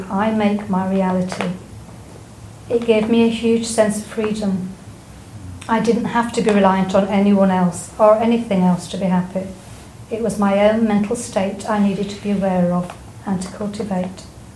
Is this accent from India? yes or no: yes; India; I remembered my childhood growing up in India.